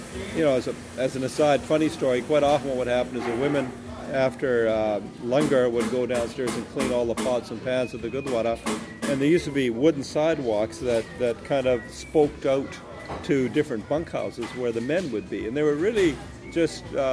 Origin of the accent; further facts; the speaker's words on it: Canada; born there; English is a second language; I could not speak English until I went to school, even though I was born in Canada.